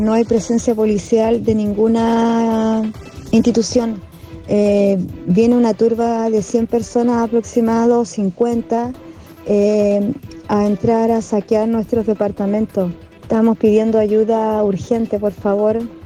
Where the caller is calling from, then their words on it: Cerrillos, Santiago Metropolitan, Chile; Nosotros somos de la Villa México, que está ubicada en Cerrillo.